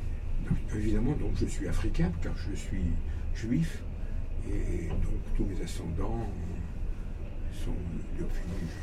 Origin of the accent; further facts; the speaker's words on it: Algiers Province, Algeria; born there; Moi, je suis né au-dessus d'Alger.